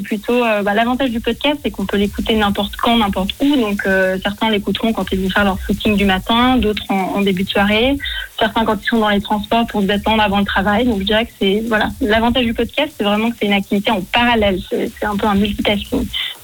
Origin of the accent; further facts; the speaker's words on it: Geneva, Switzerland; Alors, j'ai 29 ans, je viens de Genève.